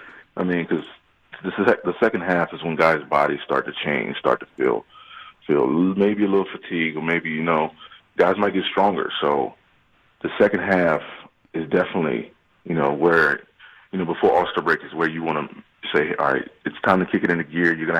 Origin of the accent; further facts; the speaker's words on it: South Boston, Massachusetts, United States; Well, it came from my hometown. It was a 40-year, I would say, restaurant slash, you know, little business, home business. And he opened it up to the people of South Boston.